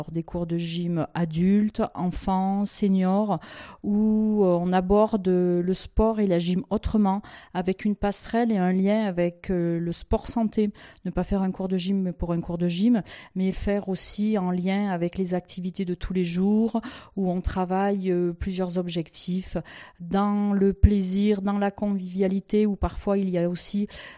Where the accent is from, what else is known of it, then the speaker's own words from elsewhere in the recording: Gap, Provence-Alpes-Côte d'Azur, France; je suis donc originaire de Gap. Je suis pas mal partie par Mons et par Vaud pour mes études et au cours de ma carrière professionnelle. Et puis, j'y suis revenue il y a déjà pas mal de temps pour m'y installer.